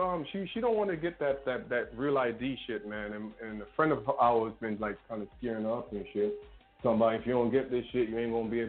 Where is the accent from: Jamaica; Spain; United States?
Jamaica; I'm from Jamaica and she's from Trinidad, so it's gonna be a little bit different.